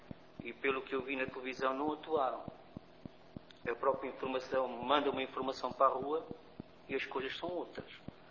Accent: Portugal; Lá diz cidadão português. Eu pensava que estava enganado, mas diz que sou português.

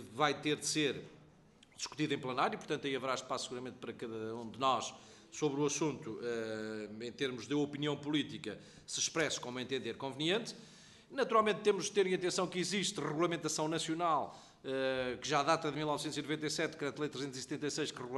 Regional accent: Portugal; aquilo que nos diz diretamente respeito a nós enquanto portugueses

